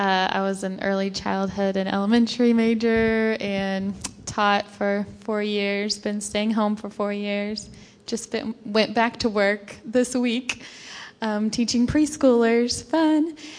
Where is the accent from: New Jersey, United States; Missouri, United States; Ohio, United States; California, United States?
Missouri, United States; Marshfield; I grew up in Marshfield and went to Evangel.